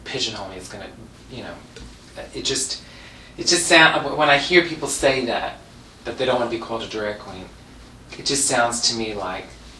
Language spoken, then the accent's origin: English; Bronx, New York, United States; Like I said, when I was growing up in the Bronx, I would have never imagined that I would be doing what I'm doing.